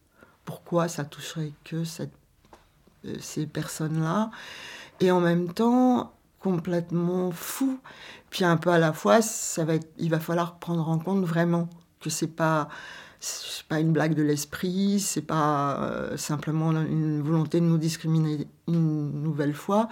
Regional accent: Quimper, Brittany, France; toutes deux on vient de Quimper et toutes deux on découvre le milieu militant à Paris.

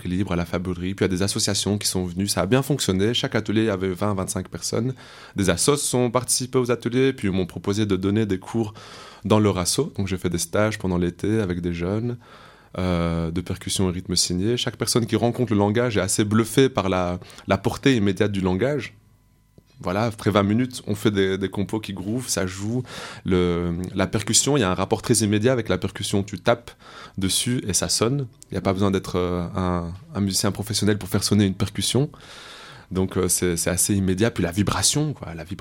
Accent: Belgium; also born or lived in Morocco; now in Marseille, France; je viens de Belgique. Bon, je suis né au Maroc à la base. Je suis arrivé en Belgique à 6 ans, puis j'ai grandi en Belgique. Et je suis arrivé à Marseille depuis 2 ans

